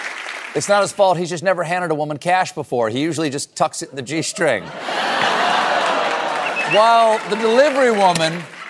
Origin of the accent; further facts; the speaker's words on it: South Carolina, United States; Folks, if you watch this show, it is no secret that I love my home state of South Carolina.